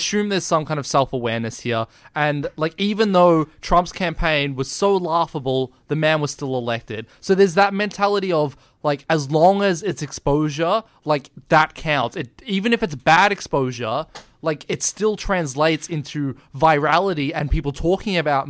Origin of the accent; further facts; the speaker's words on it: Australia; they love the fact that I'm Australian because they're all American.